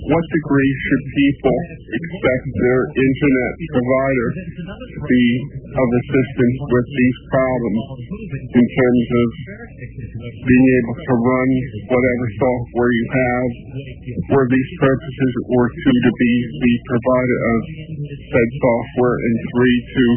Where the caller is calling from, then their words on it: New York, United States; from outside of Westchester.